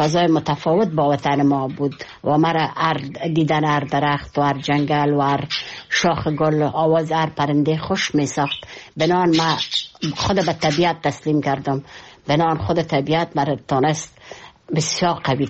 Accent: Kabul, Afghanistan; فکر میکردم خودم داخل وطنم و با مردم، با مو کوچه های کابل و با مو مردم کابل و با مو مردم وطنداره خود احساس میکردم

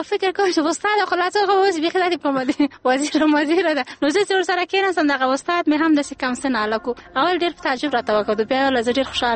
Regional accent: Kabul, Afghanistan; also born or lived in Parwan / Ghazni; په بګرام کې وروسته له هغه جالات خراب سسون ما پلار نظامی سیمنصب وبیا مونږ کابل ته مکډه راوکړه. تر یولس کلنی دولس کلنی پورې په کابل کې وم

